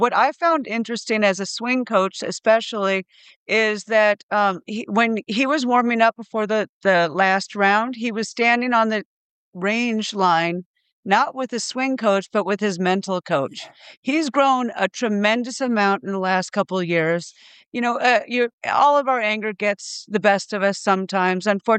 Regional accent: Iowa, United States; You know, I'm not a native Long Islander. I grew up in Iowa, but I've been here long enough.

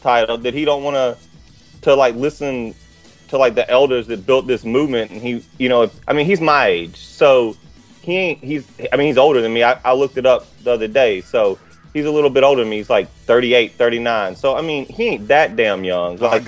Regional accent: Alabama, United States; All right, so first of all, I grew up in Alabama. I grew up around that flag.

